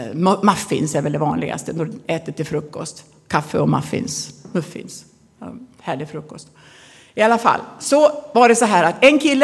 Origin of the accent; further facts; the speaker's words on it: Avesta, Dalarna County, Sweden; also born or lived in Stockholm / Linköping / Africa; Jag är alltså från Avesta. Där är jag uppfödd. Men jag har bott lite överallt. Jag har bott i Stockholm jag många år. Och jag har bott i Linköping i några år. Och jag har bott i Afrika i 30 år.